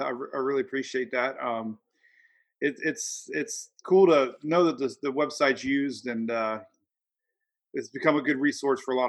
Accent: Florida, United States; Growing up in Florida, my family here their whole lives, pretty much.

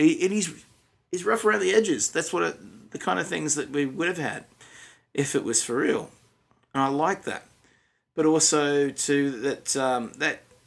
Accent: Australia; I'm not just saying that as an Aussie

